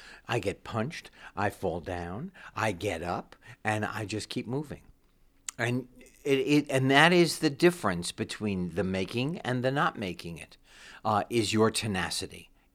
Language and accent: English; New York City, New York, United States; Zipser was a woman who lived on the fourth floor of my apartment building growing up in New York City.